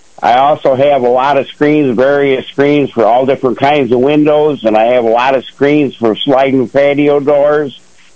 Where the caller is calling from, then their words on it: Ashford, New York, United States; Calling from Ashford, New York.